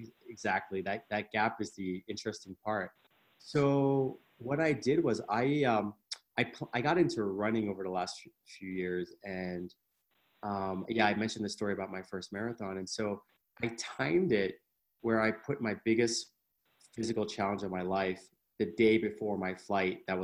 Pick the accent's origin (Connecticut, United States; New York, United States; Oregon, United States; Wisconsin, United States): New York, United States; now in Medellín, Colombia; I'm from New York.